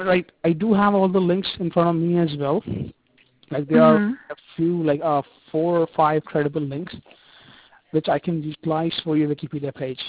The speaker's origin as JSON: {"language": "English", "country": "India", "said": "because I'm an Indian guy as well"}